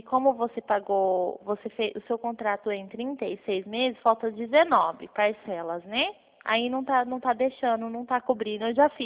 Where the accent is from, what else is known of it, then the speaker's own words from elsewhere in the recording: Birigui, São Paulo, Brazil; Não, eu não sou, eu sou de Birigui.